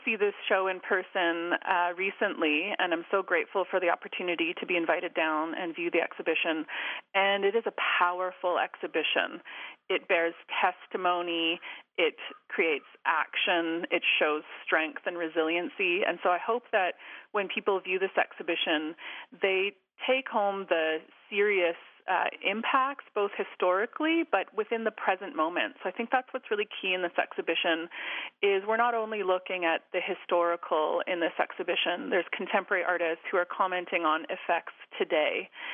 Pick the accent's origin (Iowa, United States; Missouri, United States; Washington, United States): Washington, United States; Suquamish; Yes, I'm calling you from my home in Suquamish Utluh, and I'm from the Suquamish Nation, as well as settler ancestry